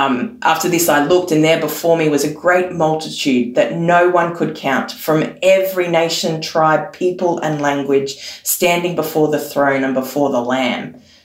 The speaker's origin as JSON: {"language": "English", "region": "Queensland", "country": "Australia", "tie": "born there", "lives_now": "Sydney, Australia", "said": "I'm actually a Waka Waka woman. That is my nation. And I've lived on Gubbi Gubbi country, and I was born on Yindinji country, and I live on Gadigal country today."}